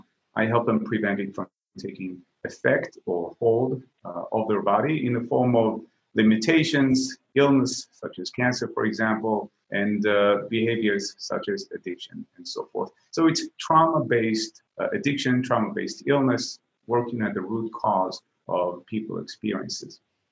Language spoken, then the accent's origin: English; Israel; I was 6 years old and I grew up in Israel.